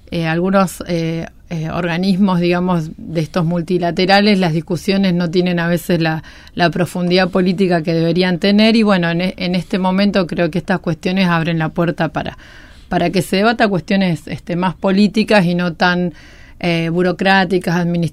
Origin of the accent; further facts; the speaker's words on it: Patagonia, Argentina; Soy nacida